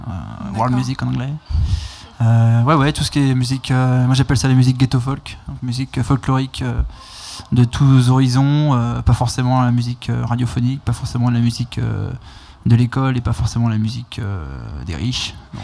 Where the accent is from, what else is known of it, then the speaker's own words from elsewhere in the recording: Brittany, France; parce que je suis breton